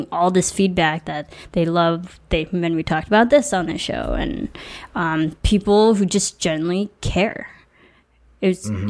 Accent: Illinois, United States; I was just in the Midwest a couple of weeks ago because, you know, I'm from Illinois.

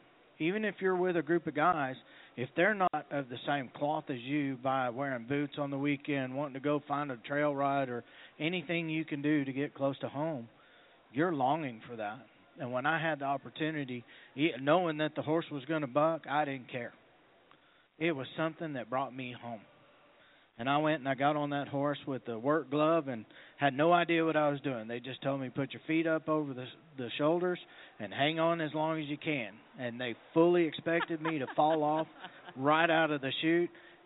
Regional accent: Texas, United States

